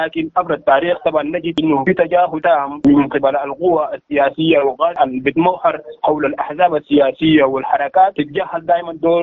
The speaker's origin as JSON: {"language": "Arabic", "country": "Sudan", "said": "العدالة الانتقالية يجسد كويس ثقافتنا المحلية كسودانيين"}